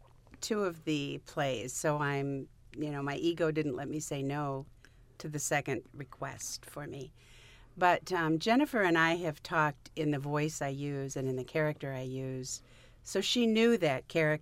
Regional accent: Iowa, United States; No, this is somebody that, from my hometown in Iowa.

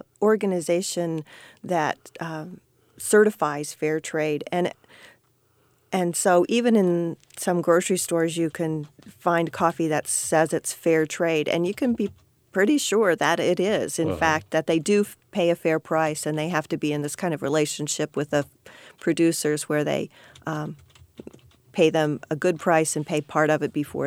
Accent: Kansas, United States; I grew up in Kansas, and I graduated from the University of Kansas.

